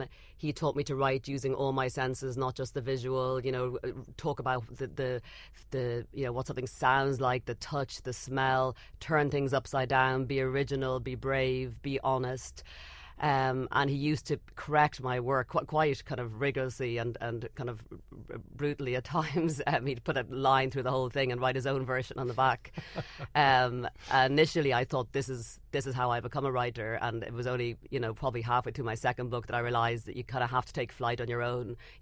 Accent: Dublin, Leinster, Ireland; moved away as an adult; also born or lived in London; I grew up in Dublin. I worked as a very poor editor in London and publishing for many years.

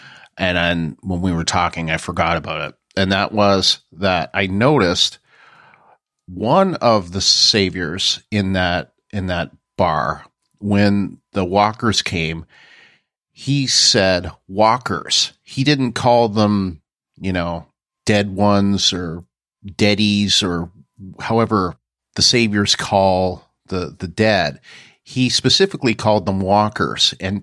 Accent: Canada; moved away as an adult; now in United States; I was born and raised in Canada, you know, okay, a mile from the border, but still. And a lot of what I say now, and even my accent has changed a lot

